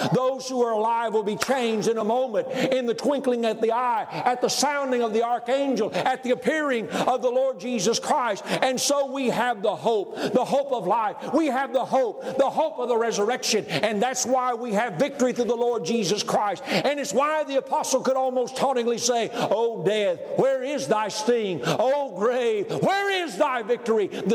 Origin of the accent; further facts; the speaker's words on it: Oklahoma, United States; You know, I'm from Oklahoma. I didn't know any better.